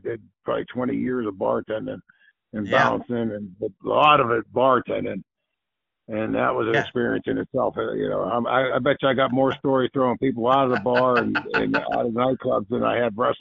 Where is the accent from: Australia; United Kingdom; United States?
United States; Bellevue, Pennsylvania; I grew up in Bellevue, which is just south of North Hills